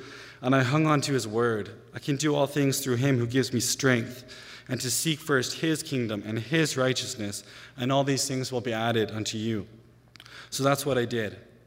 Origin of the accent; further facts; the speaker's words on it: Smithers, British Columbia, Canada; I was born and raised in Smithers. I grew up in a Christian home and even went to a Christian school.